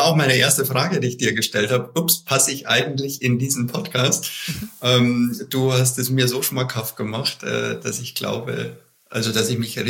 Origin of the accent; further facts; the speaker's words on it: Bavaria, Germany; Ich komme aus Bayern.